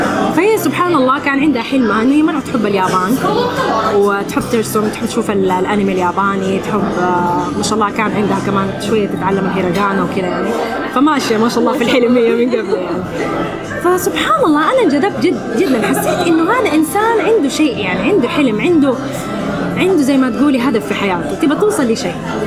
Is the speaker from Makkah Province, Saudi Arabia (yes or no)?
yes; Mecca, Makkah Province, Saudi Arabia; now in Japan; طبعا أنا أول شيء من مكة المكرمة، تولدت في مكة وعشت في مكة ودرست في مكة لين مرحلة الجامعة